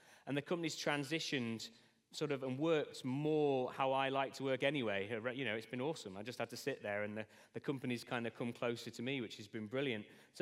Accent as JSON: {"language": "English", "region": "Northern Ireland", "country": "United Kingdom", "said": "As you can tell from my accent, I'm a local lad. I live up in Belfast, bit of a blow-in. But I live in Belfast"}